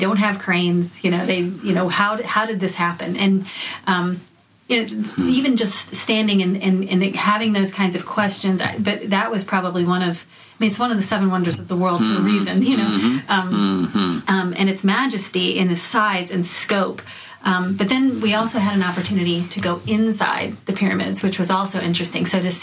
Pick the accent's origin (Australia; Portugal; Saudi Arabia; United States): Saudi Arabia; So I grew up in Saudi Arabia in the early 80s, And I was going to an international school there